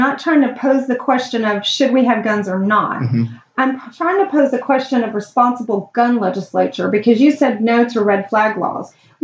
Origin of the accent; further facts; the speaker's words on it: Santa Fe, Texas, United States; my hometown is Santa Fe, Texas.